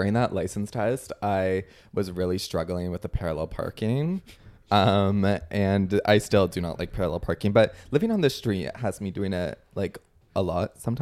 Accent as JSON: {"language": "English", "town": "Toronto", "region": "Ontario", "country": "Canada", "tie": "born or raised there", "said": "it's giving like I grew up in the West End, you know?"}